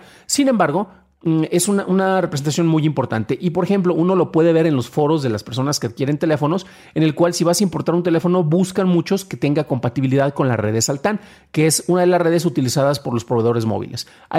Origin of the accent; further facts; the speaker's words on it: San Juan de los Lagos, Jalisco, Mexico; voy a poner el código postal de mi ciudad natal, San Juan de los Lagos, Jalisco